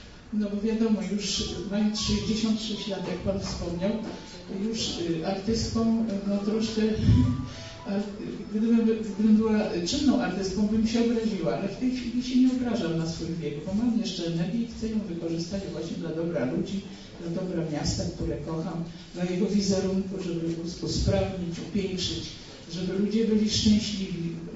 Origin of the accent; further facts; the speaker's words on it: Gdańsk, Pomeranian Voivodeship, Poland; also born or lived in Lithuania; Urodziłam się na Litwie, ale wychowałam się w Gdańsku od 1953 roku i wykształciłam się, bo Gdańsk był moją bazą jedyną.